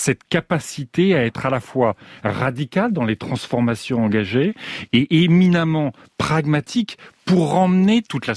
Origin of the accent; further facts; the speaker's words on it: Hauts-de-France, France; born there; moi je suis né en Picardie